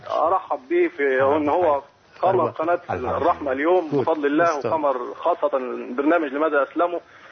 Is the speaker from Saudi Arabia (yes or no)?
no; Egypt; بلدنا مصر الحبيبة وخاصة الغردقة